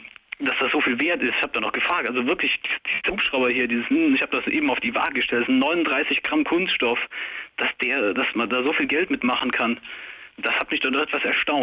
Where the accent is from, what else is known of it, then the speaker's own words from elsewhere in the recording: Rhineland-Palatinate, Germany; Also als Kind war ich noch auf einer Mineralienbörse im Westerwald, wo ich herkomme.